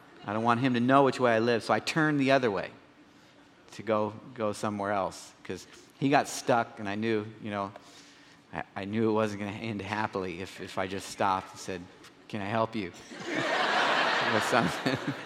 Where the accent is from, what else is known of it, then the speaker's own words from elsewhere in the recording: Nebraska, United States; Now, I'm not Italian, and I'm from Nebraska. We don't have a really good mafia program there to give me a head start.